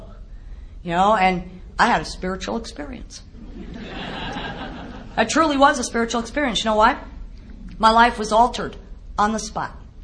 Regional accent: El Paso, Texas, United States; I was raised in El Paso, Texas. Any of you ever been there? Yeah, it's on the border with Juarez, Mexico.

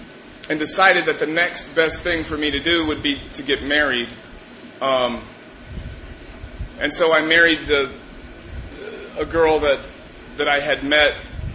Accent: Texas, United States; I was born and raised in Texas, and realized at a very young age that I felt separate from, you know, my sister, raised in the same house

